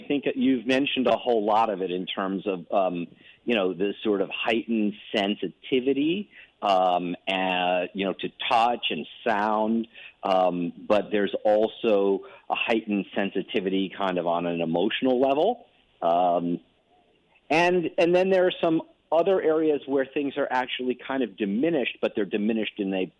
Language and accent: English; Massachusetts, United States; Massachusetts, my home state